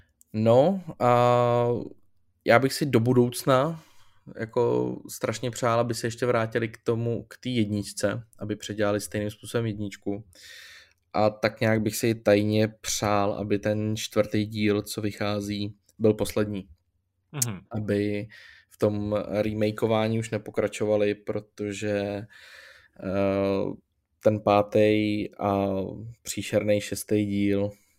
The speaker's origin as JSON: {"language": "Czech", "region": "Central Bohemian Region", "country": "Czechia", "tie": "born or raised there", "also_born_or_lived": "Prague", "said": "když mi bylo zhruba nějakých 6-7 let. A přestěhovali jsme se zrovna právě z Prahy, jakoby za Prahu s rodičema."}